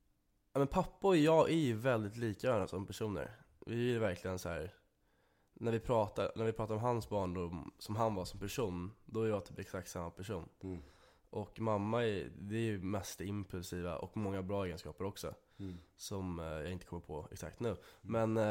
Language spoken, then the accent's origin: Swedish; United Kingdom; also born or lived in Sweden / Scotland; Jag är född i Sverige och sen flyttade till England och bodde där tills jag var 7-8 kanske. Eller i Skottland och England. Bodde jag.